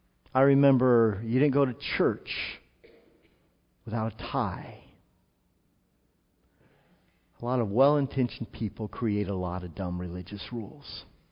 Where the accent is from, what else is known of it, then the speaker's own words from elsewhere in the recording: California, United States; I grew up in Southern California, that great secular bastion of humanism.